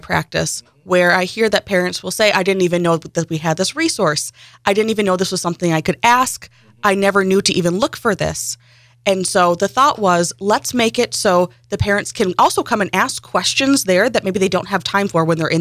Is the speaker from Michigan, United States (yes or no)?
yes; Marquette, Michigan, United States; So I am born and raised in Marquette. I'm a local.